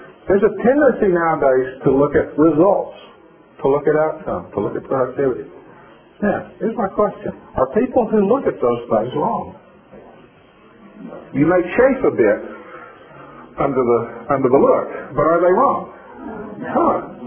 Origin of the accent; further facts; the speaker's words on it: Tennessee, United States; I'm from Tennessee. I don't know any better.